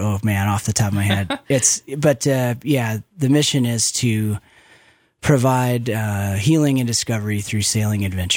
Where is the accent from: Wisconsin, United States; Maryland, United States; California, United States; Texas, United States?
Wisconsin, United States; moved away as an adult; now in Idaho, United States; Well, I grew up in Wisconsin, and I moved to Idaho when I was 18 years old to attend University of Idaho